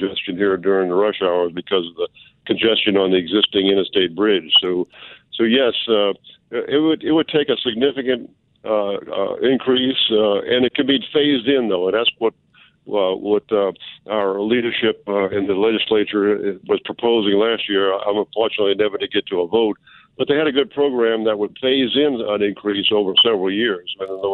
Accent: New Orleans, Louisiana, United States; Oh, yeah. I grew up in New Orleans. Went to what's now Brother Martin. Was Coriezu when I went to it many years ago. Yes, I'm from New Orleans.

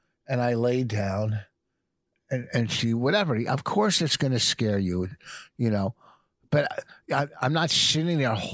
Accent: Canada; I'm from Canada.

